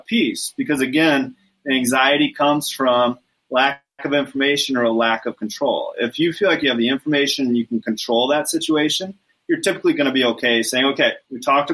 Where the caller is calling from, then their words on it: Mexico; I am calling from Mexico, just so I'd let you know.